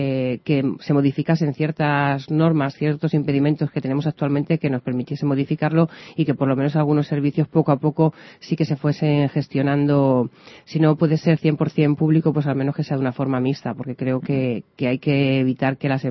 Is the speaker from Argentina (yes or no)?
no; Parla, Community of Madrid, Spain; trabajar para mi pueblo, trabajar para mi gente, para mi familia, para mis amigos, es que es algo muy bonito. Yo lo que pediría sobre todo es que los ciudadanos de Parla tuviesen lo que realmente se merecen